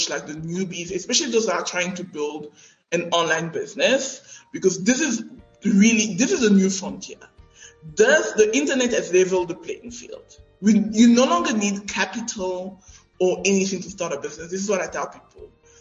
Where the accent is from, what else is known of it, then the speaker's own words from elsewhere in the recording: South Africa; I'm a girl from South Africa. I live in Bellevue, Cape Town.